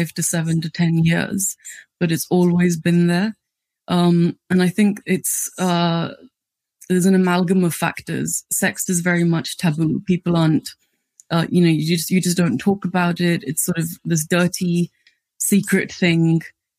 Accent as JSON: {"language": "English", "region": "Delhi", "country": "India", "tie": "born or raised there", "said": "So I grew up in Delhi. I'm Sikh, so I come from the Sikh community. And it was, not an easy place to grow up necessarily."}